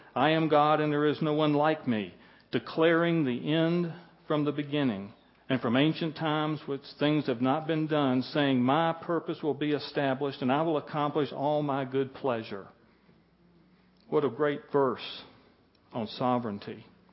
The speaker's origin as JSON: {"language": "English", "town": "Atlanta", "region": "Georgia", "country": "United States", "said": "I'm from Atlanta, Georgia area, so I'm still suffering from altitude sickness and jet lag"}